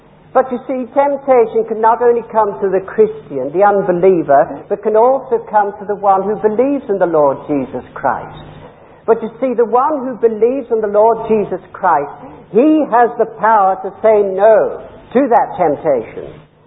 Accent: England, United Kingdom; You know, I came from England. Do you know that? Did you know that? Does my speech betray me?

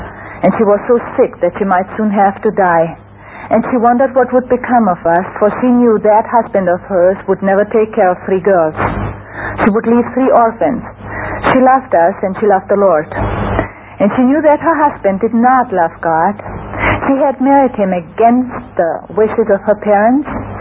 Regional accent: Czechia; born there; first language German; English is a second language; moved away; I was born in Czechoslovakia, and if you wonder why I speak the German as my mother tongue

